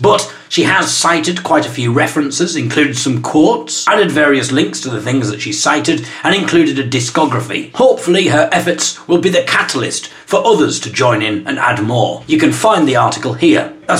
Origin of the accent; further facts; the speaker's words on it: Hartlepool, North East England, United Kingdom; any 18-year-old girls based in Hartlepool that I can impregnate, in order to help get my hometown back to the top of the teenage pregnancy league